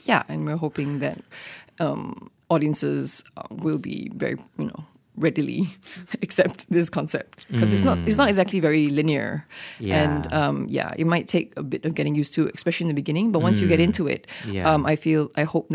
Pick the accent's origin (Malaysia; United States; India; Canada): Malaysia; as a Malaysian Chinese, I'm quite tall.